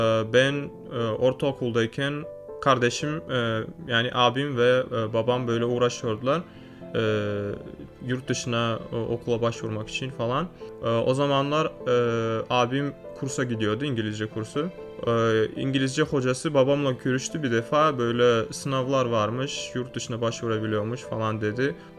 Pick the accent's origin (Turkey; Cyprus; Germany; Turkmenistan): Turkmenistan; Ashgabat; Türkmenistanlıyım. Türkmenistan'ın başkentinde doğdum ve büyüdüm.